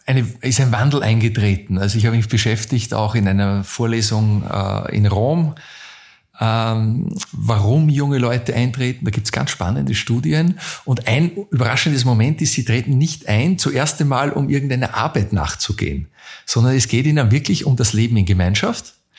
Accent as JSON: {"language": "German", "town": "Linz", "region": "Upper Austria", "country": "Austria", "said": "ich bin ein Linzer"}